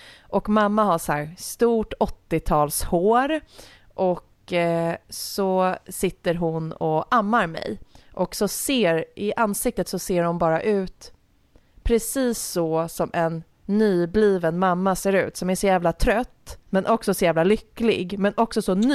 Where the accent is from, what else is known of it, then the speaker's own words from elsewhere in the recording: Älta, Stockholm County, Sweden; Så min barndom tillbringades i Älta.